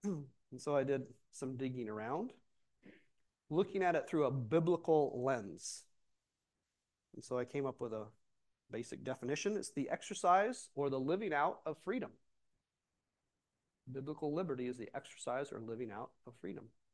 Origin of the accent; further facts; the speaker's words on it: Port Alexander, Alaska, United States; I had the opportunity to go down to my hometown of Port Alexander to visit my dad and drop off my boys for a little bit.